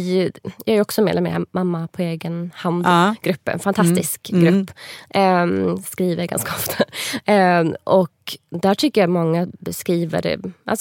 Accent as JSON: {"language": "Swedish", "town": "Umeå", "region": "Västerbotten County", "country": "Sweden", "lives_now": "Stockholm, Sweden", "said": "jag bor här nu i Stockholm, jag kommer från Umeå"}